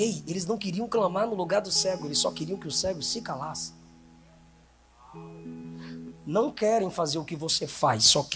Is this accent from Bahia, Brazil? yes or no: yes; Ilhéus, Bahia, Brazil; now in Samambaia, Brazil; Antes de morar aqui, Samambaia, Pessu, Penorte, eu vim da Bahia, eu sou de Ilhéus, periferia de Ilhéus, bairro Senhora da Vitória, lama, uma casa simples